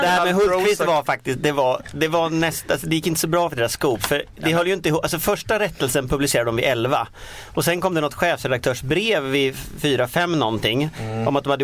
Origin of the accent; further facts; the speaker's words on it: Gothenburg, Västra Götaland County, Sweden; accent: Gothenburg dialect; När jag är trött, då börjar jag prata göteborgska.